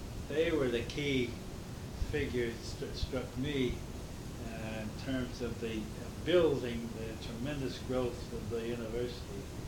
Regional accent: Erie, Pennsylvania, United States; I came from Western Pennsylvania and came from the West.

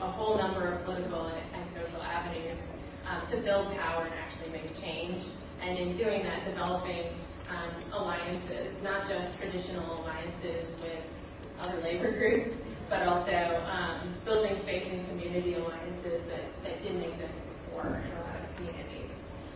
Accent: Maine, United States; I'm originally from Maine and worked a little bit with Food and Medicine in Bangor when I was there doing some organizing around Employee Free Choice Act.

